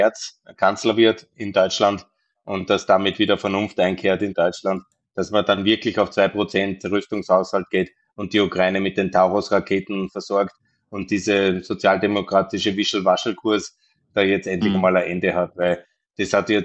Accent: Linz, Upper Austria, Austria; ich bin in Linz aufgewachsen. Das war eine arme, kleine Industriestadt in Österreich in den 80ern.

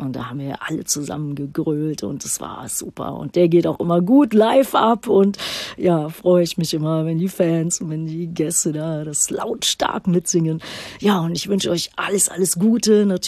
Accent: Düsseldorf, North Rhine-Westphalia, Germany; in meiner alten Heimatstadt Düsseldorf

